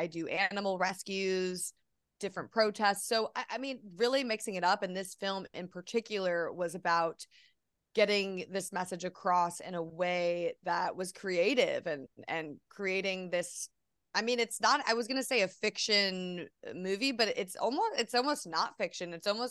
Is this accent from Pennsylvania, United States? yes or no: no; New York City, New York, United States; And I'm from New York City. So seeing farm animals was a very rare occasion.